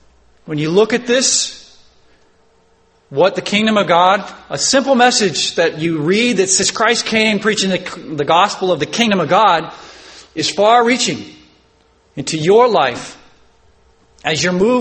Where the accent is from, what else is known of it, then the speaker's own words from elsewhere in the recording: Australia; I know I came from Australia, and every time you step out your door, you're afraid you're going to die that day from some animal in Australia